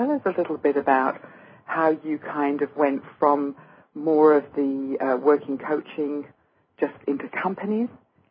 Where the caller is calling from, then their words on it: New Zealand; and I'm calling from New Zealand, so I think it's amazing what we can do these days.